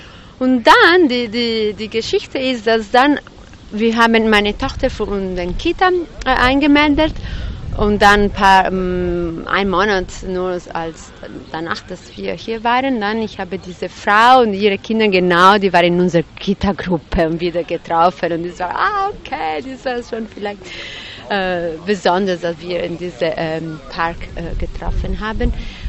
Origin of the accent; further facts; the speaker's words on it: Italy; German is a second language; Ich komme aus Italien